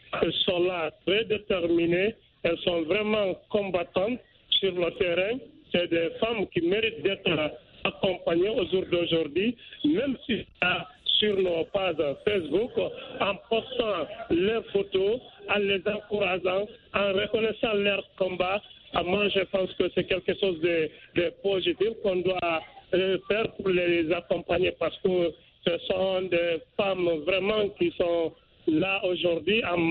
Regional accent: Conakry, Guinea; Non, je suis de Conakry, à République de Guinée.

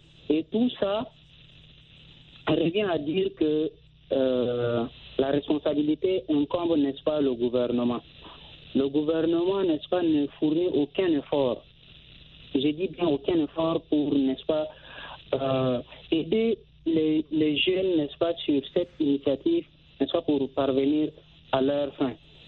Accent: Chad; now in Russia; puisque je suis originaire du Tchad, même si je suis en Russie

